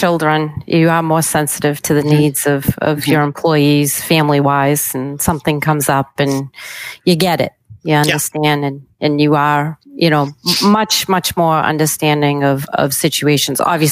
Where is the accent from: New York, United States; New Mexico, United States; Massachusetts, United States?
Massachusetts, United States; Boston; accent: Boston; I even walk into a dealership to get parts, and there's my Boston accent, to get parts.